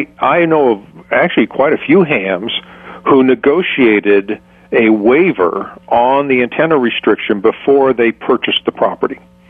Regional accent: North Carolina, United States; past hurricanes through which I went through in my home state of North Carolina

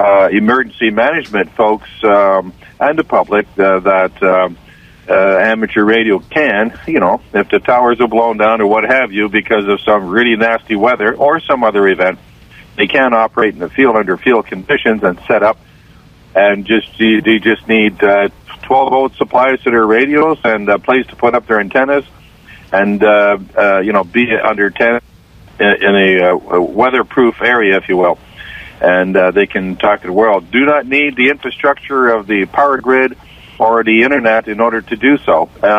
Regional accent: Ottawa, Ontario, Canada; Well, I'm between Ottawa and Montreal. I'm from Ottawa, but I live in the country, halfway between Ottawa and Montreal. So I'm at the eastern tip of Eastern Ontario.

